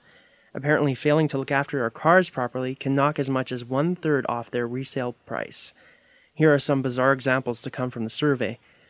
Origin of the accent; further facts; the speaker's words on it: Winnipeg, Manitoba, Canada; Finally, some news from my hometown of Winnipeg.